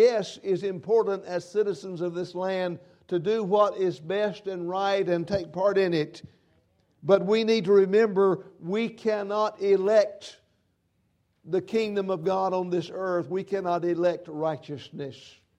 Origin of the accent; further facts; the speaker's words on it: Quaker Gap, North Carolina, United States; We could almost say in a descriptive way, it was heavenly growing up in Quaker Gap.